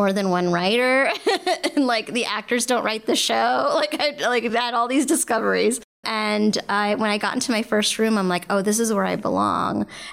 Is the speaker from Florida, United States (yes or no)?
yes; Hollywood, Florida, United States; like I grew up in Hollywood, Florida. I'm bicultural. I'm half Salvadorian and half Jewish.